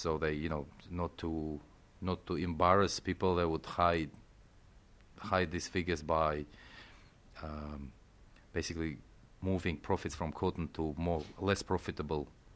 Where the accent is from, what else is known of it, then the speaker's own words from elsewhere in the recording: Tashkent, Uzbekistan; English is a second language; I'm a city boy myself. I'm from Tashkent.